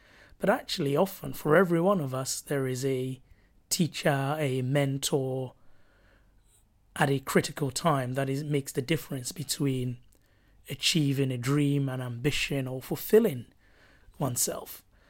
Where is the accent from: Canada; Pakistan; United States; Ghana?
Ghana; moved away as an adult; now in United Kingdom; it's when I came to the UK from Ghana and as a sort of pushy 18-year-old said to my history teacher at Freeman College